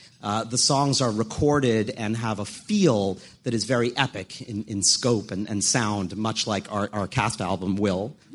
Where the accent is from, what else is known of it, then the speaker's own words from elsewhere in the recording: New York City, New York, United States; And I grew up here in New York City and was going to see punk rock shows at CBGB's from the minute my mom let me out of the house